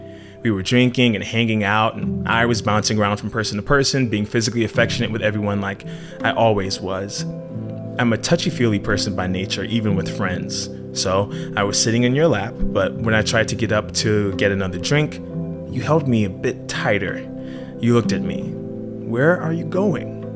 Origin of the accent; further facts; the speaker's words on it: Georgia, United States; Our friendship reached a level where I invited you to have Thanksgiving with me and my family back in my hometown in Georgia.